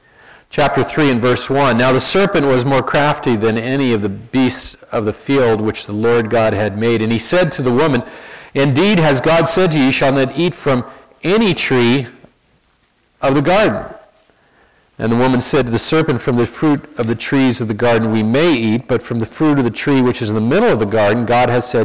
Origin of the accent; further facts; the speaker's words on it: San Francisco, California, United States; I grew up in San Francisco, which is, you know, no fine, religious, righteous, holy city.